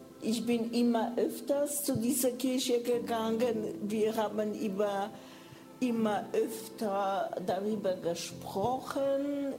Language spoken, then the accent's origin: German; Poland; moved away as an adult; now in Germany; 54 Jahre alt. Ich komme ursprünglich aus Polen. Seit 14 Jahren lebe ich hier in Deutschland. Ich bin Polin. Wie 95% von Polen bin ich katholisch erzogen. Ich bin getauft. Ich war bei Kommunion.